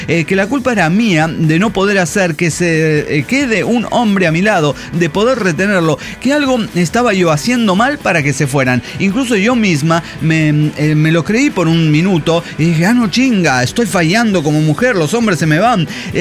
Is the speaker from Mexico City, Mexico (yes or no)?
yes; Santa Úrsula Coapa, Mexico City, Mexico; Yo viví toda mi infancia en Santa Úrsula, Coapa, justo a unos minutos nada más caminando del Estadio Azteca.